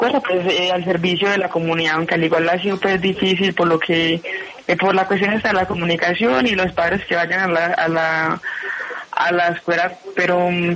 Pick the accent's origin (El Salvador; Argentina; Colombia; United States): Colombia; Girardot, Antioquia; Yo soy del municipio de Girardot, Antioquia, también occidente antioqueño.